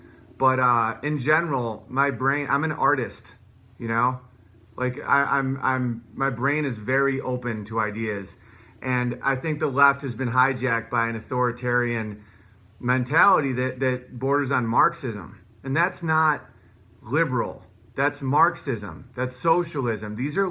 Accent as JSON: {"language": "English", "country": "United States", "said": "the reason I think the way I think isn't because I'm white, or because I'm a male, or because I'm American."}